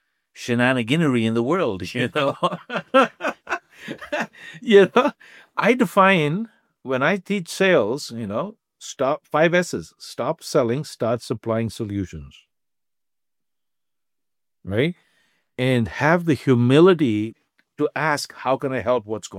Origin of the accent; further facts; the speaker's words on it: India; I grew up in India, right? The very well-connected family.